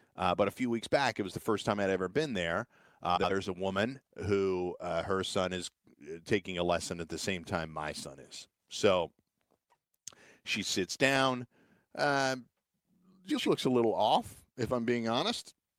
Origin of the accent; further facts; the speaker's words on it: United States; But I'm also American.